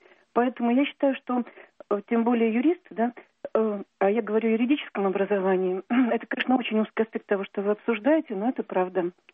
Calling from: Moscow, Russia; я звоню из Москвы.

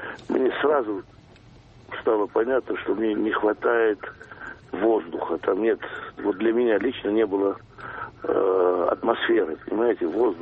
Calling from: Tomsk, Tomsk Oblast, Russia; я из Томска.

